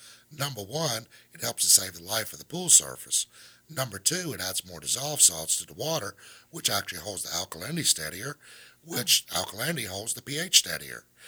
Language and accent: English; Atlanta, Georgia, United States; Well, I am from Atlanta.